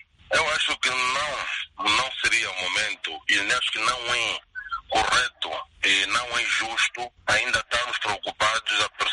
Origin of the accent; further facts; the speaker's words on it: Angola; sou angolano.